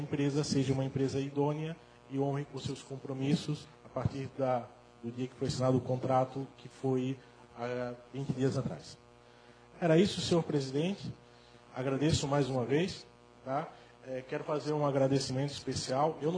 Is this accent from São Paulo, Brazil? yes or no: no; Brusque, Santa Catarina, Brazil; Eu sou de Brusque.